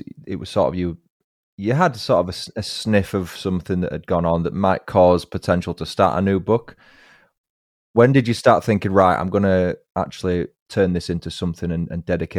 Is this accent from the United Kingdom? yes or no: yes; England, United Kingdom; I, as you said in your book, I'm from England.